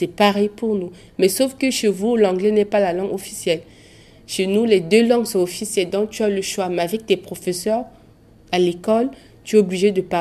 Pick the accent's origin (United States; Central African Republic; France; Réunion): Central African Republic; first language Sango; French is a second language; je venais d'un pays où, bien sûr, la langue française était parlée, mais notre langue maternelle, on avait deux langues officielles. Il y avait le sango et le français. Et moi, j'étais habituée à parler le sango.